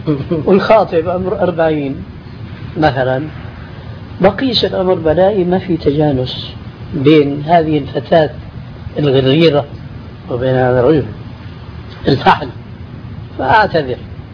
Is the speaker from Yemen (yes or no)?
no; Syria; عندنا في سوريا